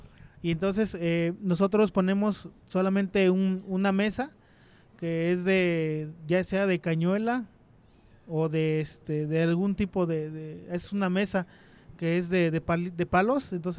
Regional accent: Citlala, Guerrero, Mexico; yo vengo del estado de Guerrero y el pueblo de donde yo soy originario se llama Citlala.

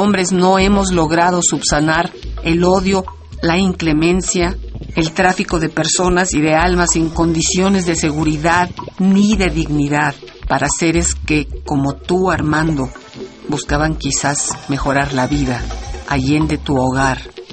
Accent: Mexico; Yo soy mexicana

